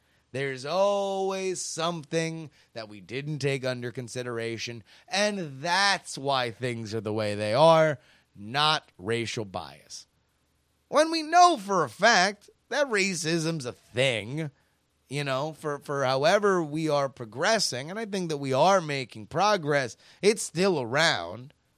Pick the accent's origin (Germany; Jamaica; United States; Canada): Canada; I have never been outside of North America. I'm from Canada, and I've only been to the U.S. a handful of times